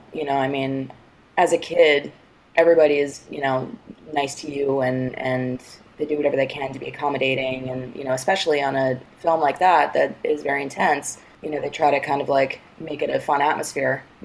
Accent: New York, United States; So when I was six, my mom was reading the paper, and I grew up in New York.

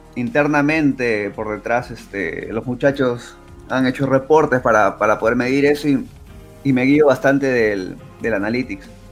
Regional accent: Peru; como soy yo de Perú

